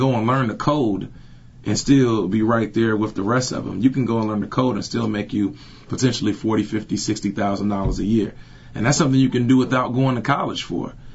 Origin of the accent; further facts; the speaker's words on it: Atlanta, Georgia, United States; now in Charlottesville, United States; I didn't move to Charlottesville to live in Atlanta. I'm from Atlanta